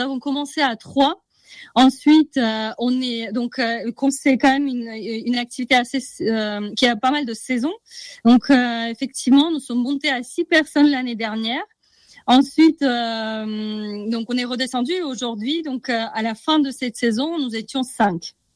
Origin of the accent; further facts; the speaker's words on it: Russia; Il faut savoir que moi, je viens de Russie.